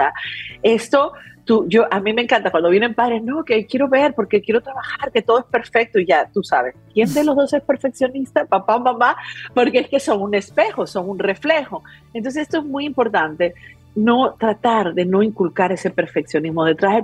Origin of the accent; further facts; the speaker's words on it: Peru; Ustedes saben que en Perú, de donde soy, se creen mucho los extraterrestres